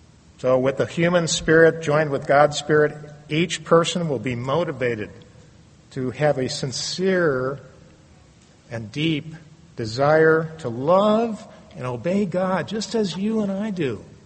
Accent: Wisconsin, United States; And I grew up in Wisconsin. It was nice and flat there, you know.

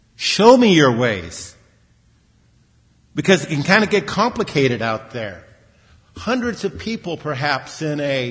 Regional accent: Long Beach, California, United States; also born or lived in Pasadena; I remember as a young lad growing up in Long Beach, later on in Pasadena

